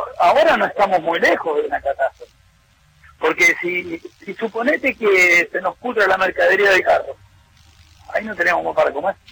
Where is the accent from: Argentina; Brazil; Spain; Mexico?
Argentina; yo no soy del PRO, soy de Argentina, hermano.